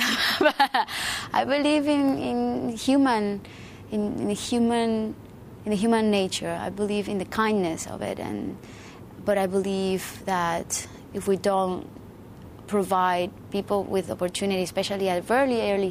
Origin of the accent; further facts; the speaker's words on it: Colombia; I grew up in Colombia. Colombia, yeah. Is a developing country where a lot of people don't have access to the most basic needs